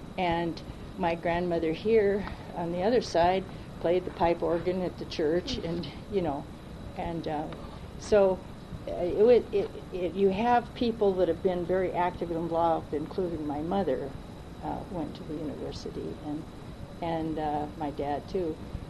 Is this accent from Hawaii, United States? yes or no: no; Missoula, Montana, United States; born there; And so I was born in Missoula, and because my dad's parents moved over here and my mother came to the university here.